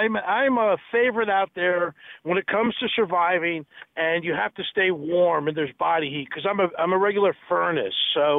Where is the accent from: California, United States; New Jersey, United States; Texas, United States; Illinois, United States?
New Jersey, United States; I see them every day of my life. They don't understand I'm from Jersey.